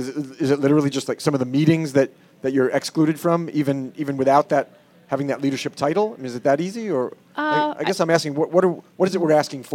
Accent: New York, United States; as a New Yorker, I didn't get it. I don't think we think. I hope we don't think like that in New York.

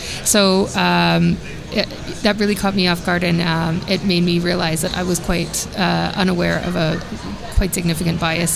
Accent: Canada; one of mine was very clearly as a Canadian.

